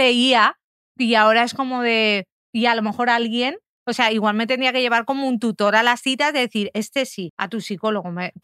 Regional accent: Valencia, Valencian Community, Spain; Sí, yo soy de Valencia.

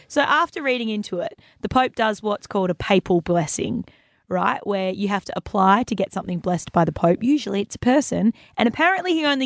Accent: Western Australia, Australia; Let's go over to WA for a second, my hometown.

